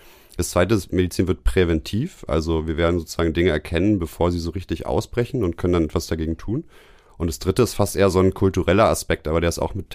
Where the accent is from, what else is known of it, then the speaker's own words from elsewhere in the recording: Potsdam, Brandenburg, Germany; born there; Ich bin gebürtiger Potsdamer.